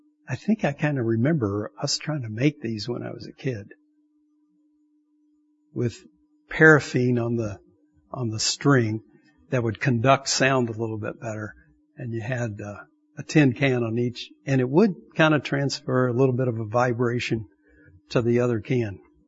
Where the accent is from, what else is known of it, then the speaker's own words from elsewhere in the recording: Madisonville, Kentucky, United States; he still lives in my hometown of Madisonville, Kentucky.